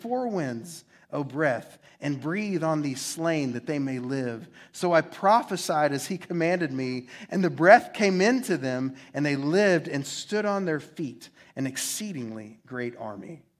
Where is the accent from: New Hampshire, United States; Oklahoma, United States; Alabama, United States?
Oklahoma, United States; Like, I'm from Oklahoma, Greek's not our thing.